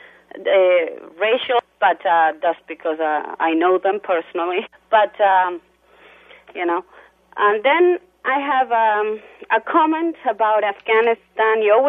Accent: Kosovo; I'm from Kosovo.

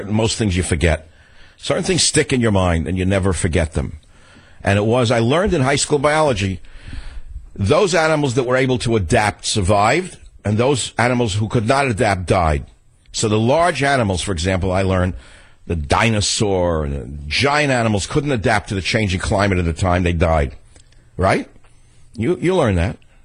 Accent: San Francisco, California, United States; I'll start here in my hometown of San Francisco.

